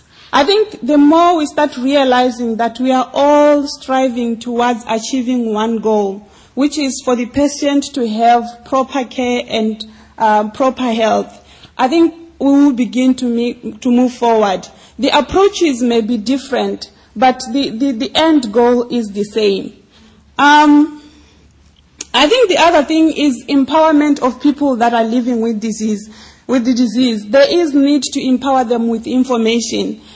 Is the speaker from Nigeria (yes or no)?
no; Botswana; and I'm from Botswana.